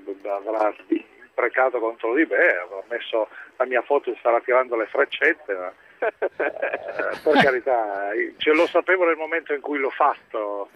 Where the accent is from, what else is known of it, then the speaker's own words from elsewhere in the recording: Cuneo, Piedmont, Italy; sono di Cuneo, siamo molto più pratici, siamo uomini campi